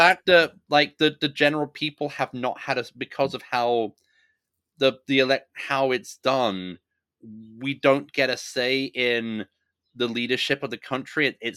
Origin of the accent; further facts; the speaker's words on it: United Kingdom; moved away; As a Brit who immigrated out 13 years into the 14-year uncontested reign of unmatched Tory power